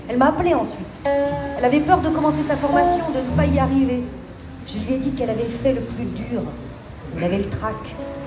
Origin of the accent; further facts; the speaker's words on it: Centre-Val de Loire, France; now in Paris region, France; Je viens d'un village près de Châteauroux. C'est le pays de Gérard Depardieu. Le travail m'a amené en région parisienne.